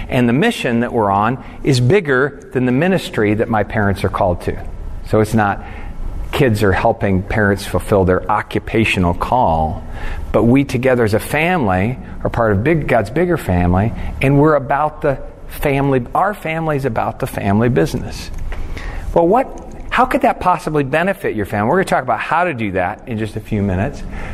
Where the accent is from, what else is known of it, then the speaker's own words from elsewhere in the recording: Philippines; born there; I was born in the Philippines. My parents were missionaries there for 10 years.